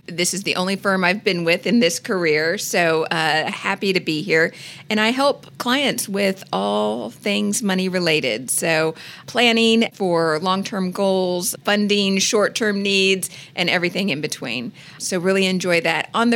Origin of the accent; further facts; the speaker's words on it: Texas, United States; I grew up overseas, but I always knew I was from Texas, and I always kind of claimed that Texan part to my heart.